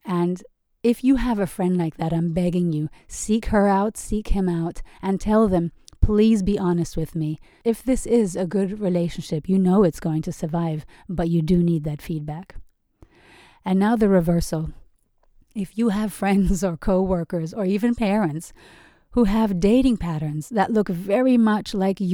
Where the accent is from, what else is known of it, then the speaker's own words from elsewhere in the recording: Germany; also born or lived in England / United States; I grew up in Germany, in England, and in the States. So always in the West, always in very wealthy nations.